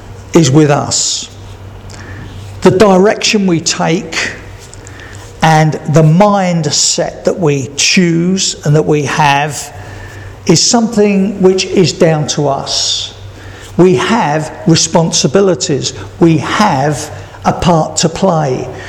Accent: Brixton, London, United Kingdom; because I was born and bred in Brixton, and I'm proud of that.

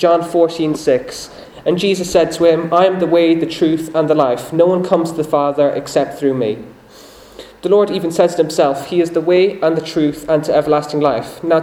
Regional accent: England, United Kingdom; born there; I was born in England 24th of June 2004.

